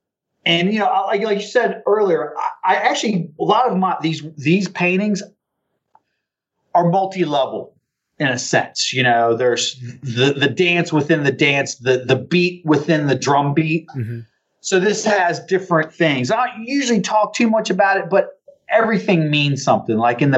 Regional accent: Richmond, Virginia, United States; Well, I grew up in Richmond, Virginia.

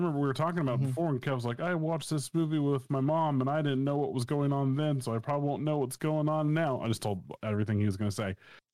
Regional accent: Philadelphia, Pennsylvania, United States; now in New York, United States; I'm from Philadelphia, and then I moved to New York.

